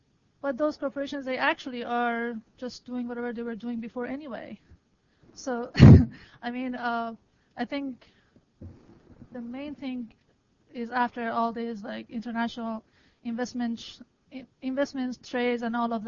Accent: Iran; I'm an ILSP student, and I'm from Iran.

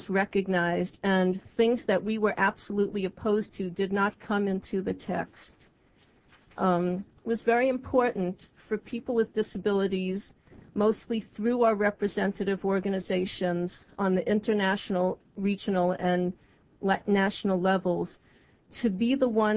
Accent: United States; I feel as an American, this convention is an opportunity for us.

